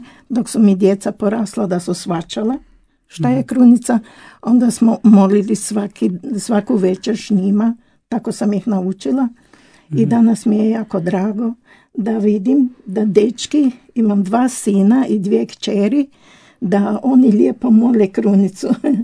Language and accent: Croatian; Pregrada, Krapina-Zagorje County, Croatia; ja sam tamo iz Zagorja, iz Pregrade. E, tamo sam išla u školu i u crku, pričest, krizmu, tamo sam sve to primila. I odrasla sam u jednoj katoličkoj obitelji